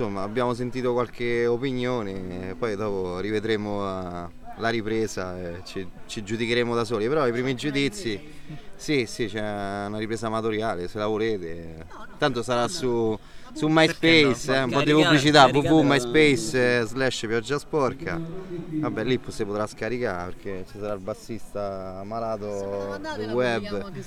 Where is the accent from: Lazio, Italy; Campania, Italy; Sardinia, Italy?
Lazio, Italy; Civita Castellana; Allora, io sono di Città Castellana